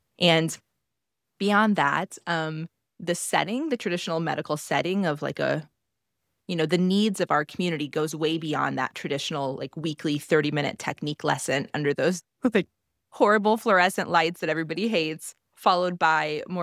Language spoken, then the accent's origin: English; Midwest, United States; moved away as an adult; now in San Francisco, United States; I grew up in the Midwest. Moved out to San Francisco for grad school about 12 years ago now